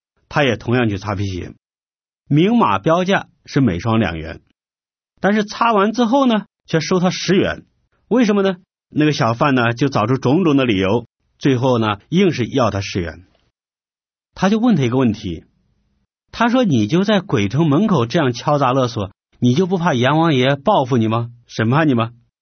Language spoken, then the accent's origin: Chinese; China; 对于我们中国人来说